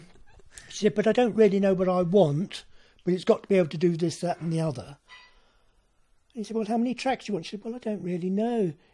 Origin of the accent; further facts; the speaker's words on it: London, United Kingdom; I was born in 1937 in South London